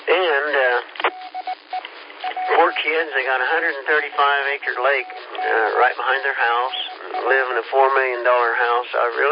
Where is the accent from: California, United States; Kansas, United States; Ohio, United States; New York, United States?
Kansas, United States; I said, I'm from Kansas, and I said, I couldn't live that way.